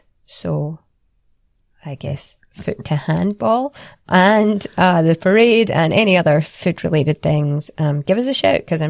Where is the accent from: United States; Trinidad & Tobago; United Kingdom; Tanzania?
United Kingdom; Scotland; as a Scottish person, we don't actually celebrate Thanksgiving in Scotland.